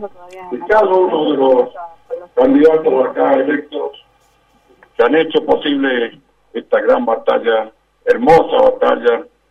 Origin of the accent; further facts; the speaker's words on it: Jujuy, Argentina; gracias a Jujuy, gracias a mi pueblo querido